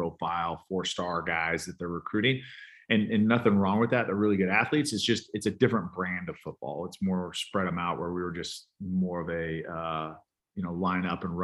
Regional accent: Clovis, California, United States; because I grew up in Clovis just outside of Fresno

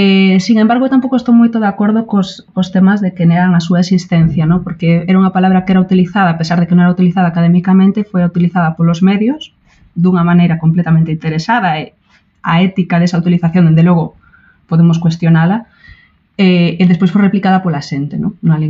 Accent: Bueu, Galicia, Spain; na aldea de onde son eu, en Bueu

